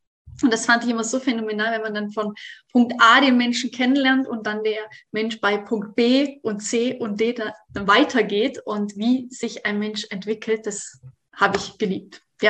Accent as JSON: {"language": "German", "region": "Thuringia", "country": "Germany", "moved": "as an adult", "lives_now": "Stuttgart, Germany", "said": "ich bin ja eigentlich ursprünglich aus Thüringen, habe ich dort noch gewohnt und bin dann zu meiner Freundin runter nach Stuttgart gezogen."}